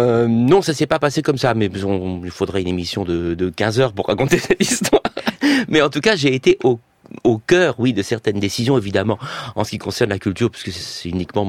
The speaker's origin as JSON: {"language": "French", "country": "France", "first_language": "French", "said": "Moi, je suis français, absolument français, pas de doute, je parle français, ma langue c'est le français."}